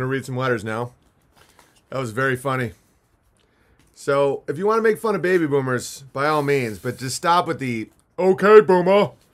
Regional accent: Milwaukee, Wisconsin, United States; now in London, United Kingdom; I'm medically retired, youngish, living abroad in London, Stan, for family reasons. I grew up in Milwaukee, have a famous uncle.

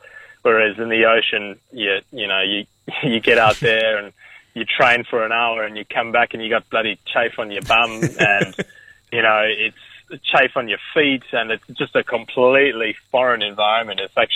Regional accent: South Africa; now in Perth, Australia; Well, I grew up in South Africa. I moved over to Perth 8 years ago now.

